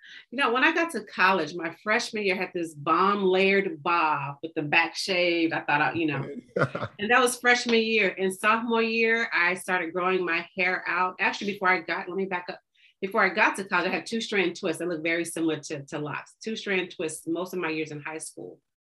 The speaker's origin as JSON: {"language": "English", "town": "Tulsa", "region": "Oklahoma", "country": "United States", "tie": "born or raised there", "said": "I'm from Tulsa, grew up actually near Black Wall Street, never knew Black Wall Street existed, even walking distance from my house until I got older."}